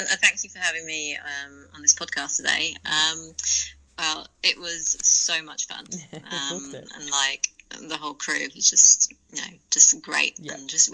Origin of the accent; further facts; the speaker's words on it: United Kingdom; so like you can probably obviously tell I'm British.